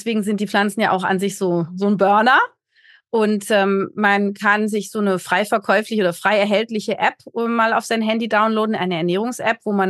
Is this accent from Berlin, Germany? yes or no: yes; Berlin, Germany; Ich bin ja aus Berlin.